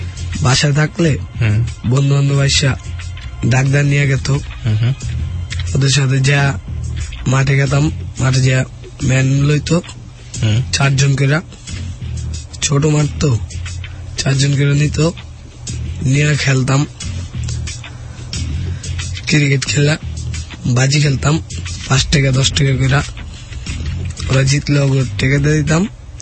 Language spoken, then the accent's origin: Bangla; Madaripur, Dhaka Division, Bangladesh; born there; জন্মেছিলাম Madaripur.